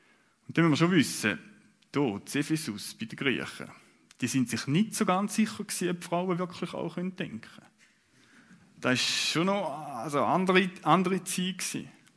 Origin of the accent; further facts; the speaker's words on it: Switzerland; Die gegenseitige Unterordnung können wir als Schweizer mit demokratischem Verständnis, glaube ich, gut verstehen.